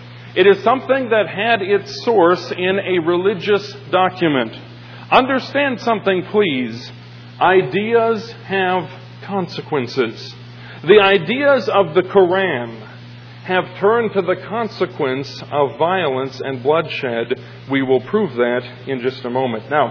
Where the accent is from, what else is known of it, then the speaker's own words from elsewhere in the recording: United States; You see, I'm an American. I have a wife and children.